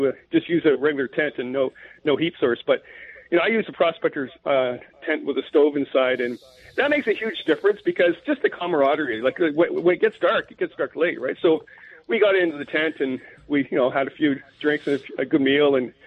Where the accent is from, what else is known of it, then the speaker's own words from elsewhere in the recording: Canada; Well, first of all, I'm Canadian.